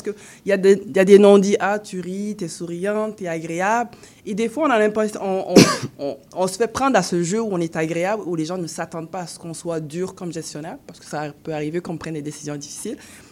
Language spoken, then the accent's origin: French; Quebec, Canada; also born or lived in Africa; On est aussi des Africains, mm-hmm. en plus d'être des Québécois.